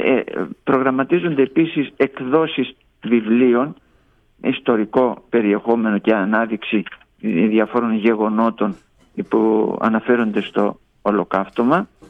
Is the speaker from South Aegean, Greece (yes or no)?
yes; Kasos, South Aegean, Greece; γνωρίζεις ότι έζησα και μεγάλωσα στην Κάσο και έφυγα όταν μόνο για να σπουδάσω και επανήλθα αργότερα σαν καθηγητής.